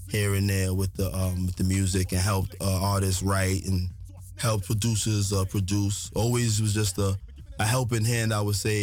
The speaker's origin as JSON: {"language": "English", "town": "Brooklyn", "region": "New York", "country": "United States", "tie": "born or raised there", "said": "My parents is from Nigeria. So, you know, I grew up in Brooklyn, you know. We were teased as Africans when being African wasn't as understood."}